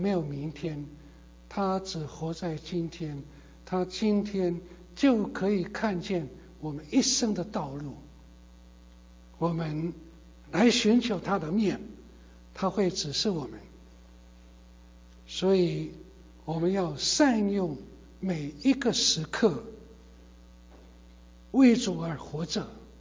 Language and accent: Chinese; China; 我们中国人说，活到老，学到老，不要被年纪所影响，所打败。